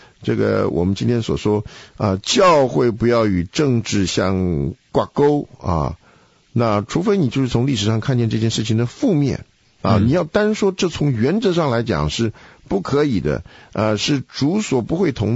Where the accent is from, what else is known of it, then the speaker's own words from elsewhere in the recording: China; 的需要，每一个从中国来的人都是回头